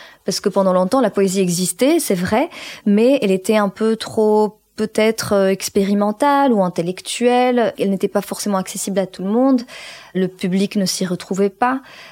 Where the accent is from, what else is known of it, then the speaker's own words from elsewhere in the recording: Morocco; je suis née au Maroc et j'ai grandi au Maroc.